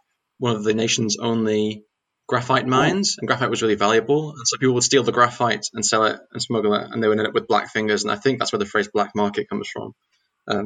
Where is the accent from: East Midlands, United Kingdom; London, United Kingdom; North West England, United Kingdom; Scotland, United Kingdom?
North West England, United Kingdom; I grew up in Cumbria and went past the Valley of Wastwater on the way to Whitehaven, past Egremont.